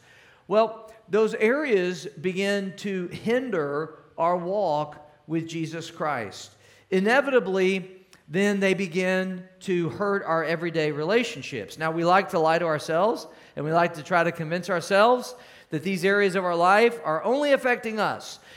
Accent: Cape Girardeau, Missouri, United States; flowing here beautifully through my hometown, Cape Girardeau, Missouri, and that's the Mississippi, the mighty Mississippi River.

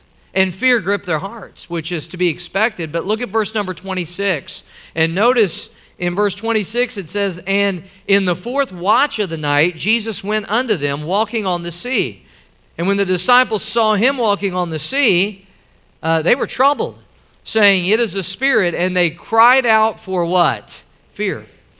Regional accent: Midwest, United States; I'm from the Midwest. We dealt with tornadoes. Out here is hurricanes a lot.

